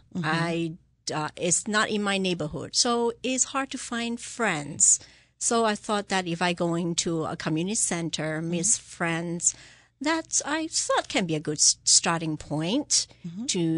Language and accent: English; Hong Kong; I grew up in Hong Kong.